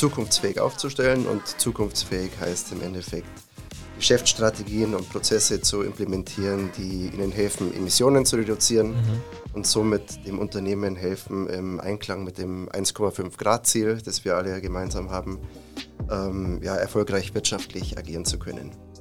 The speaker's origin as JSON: {"language": "German", "country": "Germany", "moved": "as an adult", "lives_now": "Zurich, Switzerland", "said": "Ich, wie man hört, bin ich Deutscher, aber ich lebe jetzt mittlerweile seit 13 Jahren hier in Zürich in der Schweiz."}